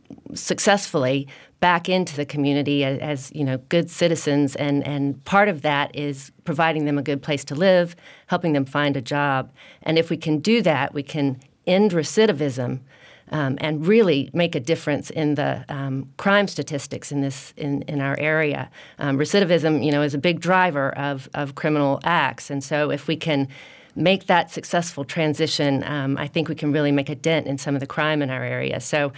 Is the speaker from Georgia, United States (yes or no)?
no; Tallahassee, Florida, United States; Well, I grew up in Tallahassee, and I kind of thought, well, maybe that might be a little bit hot.